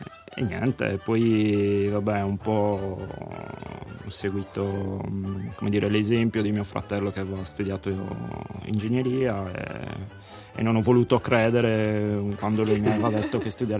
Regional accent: Nuoro, Sardinia, Italy; vengo da Nuoro, più o meno, Nuoro dintorni.

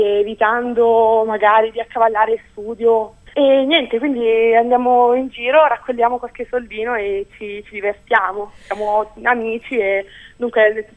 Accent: Agnone, Molise, Italy; io sono di Agnone, in provincia di Isernia, questa cittadina a 800 metri sul livello del mare, e niente, praticamente vivo in un posto in cui fa particolarmente freddo

